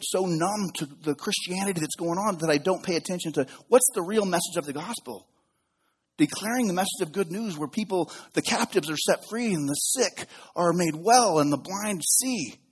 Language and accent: English; Reno, Nevada, United States; one of the greatest gifts I've ever been given in my life is being able to live in my hometown. I grew up here. I went to high school here.